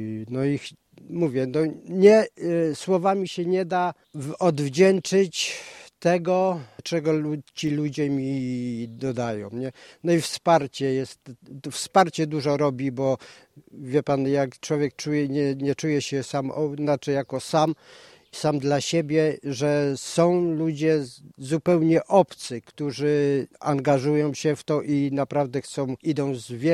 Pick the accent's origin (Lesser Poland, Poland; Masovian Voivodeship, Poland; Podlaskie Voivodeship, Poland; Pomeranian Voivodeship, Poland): Pomeranian Voivodeship, Poland; Swołowo; Dom, w którym się wychowałem, w którym mieszkał mój dziadek po wojnie, tutaj był jako osadnikiem, mój ojciec, no ja tu praktycznie od urodzenia, no tu sam fakt sentymentalny. … Swołowo 1.